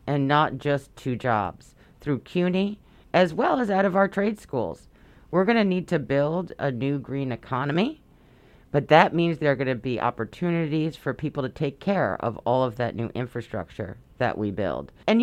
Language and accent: English; Brooklyn, New York, United States; So I was born and raised in Brooklyn.